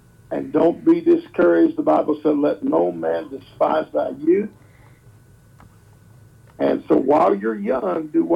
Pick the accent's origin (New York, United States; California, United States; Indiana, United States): Indiana, United States; also born or lived in Newport, Kentucky; Okay, so I was born there in Newport, Kentucky, and then my dad bought a 100-acre farm out here in Dearborn County, Indiana, which the town closest is Harrison.